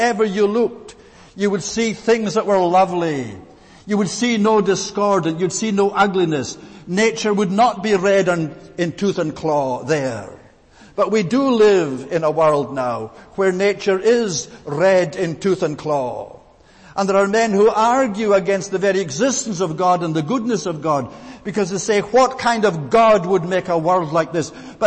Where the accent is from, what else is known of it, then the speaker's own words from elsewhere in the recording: Scotland, United Kingdom; accent: Scottish; No doubt you all know by now by my accent, I'm from the land of Scotland.